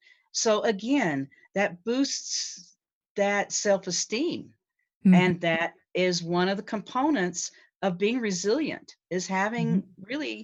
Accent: Colorado, United States; I'm from Colorado. They like hiking 14ers.

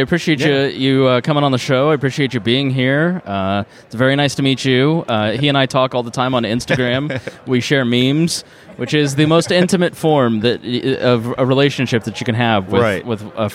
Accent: Indiana, United States; Listen, I'm from Indiana.

